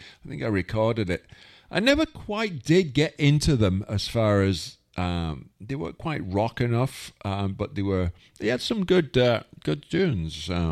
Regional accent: Wigan, North West England, United Kingdom; something I grew up with back in my hometown of Wigan.

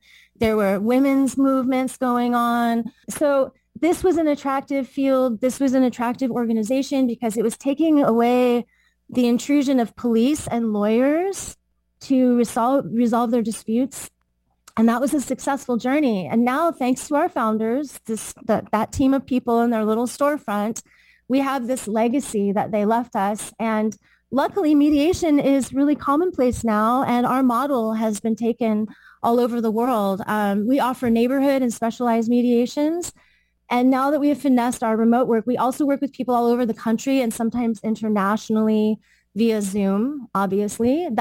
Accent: San Francisco, California, United States; I was raised in San Francisco.

